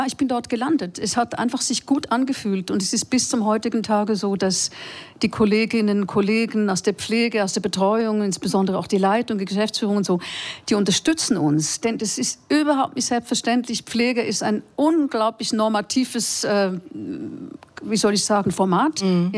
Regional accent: Switzerland; now in Germany; in Berlin, in Brandenburg und auch in der Schweiz, wo ich herkomme.

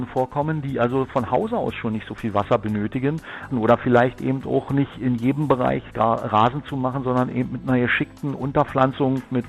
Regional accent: Brandenburg, Germany; Wir sind ja als Brandenburger immer schon einfallsreich gewesen

